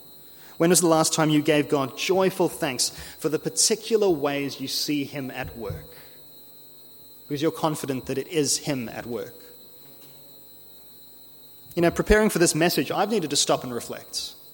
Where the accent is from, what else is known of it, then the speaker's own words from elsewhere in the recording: Cape Town, Western Cape, South Africa; Now, I come from Cape Town in South Africa, and in my home city